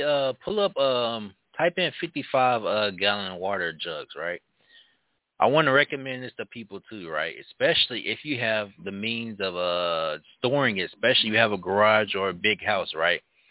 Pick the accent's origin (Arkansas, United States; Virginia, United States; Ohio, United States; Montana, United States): Arkansas, United States; Hey, so I'm from Arkansas, and I remember back then when I was in the congregation teaching to them